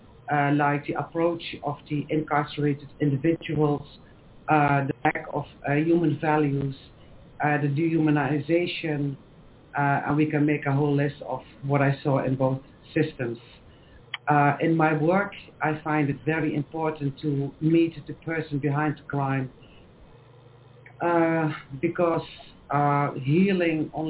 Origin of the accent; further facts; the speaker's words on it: Netherlands; I'm from the Netherlands. I work as a volunteer in the Dutch prison system